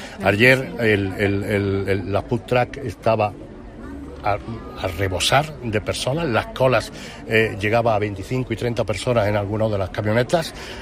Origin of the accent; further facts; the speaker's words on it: Antequera, Andalusia, Spain; orgulloso de mi pueblo, orgulloso de Antequera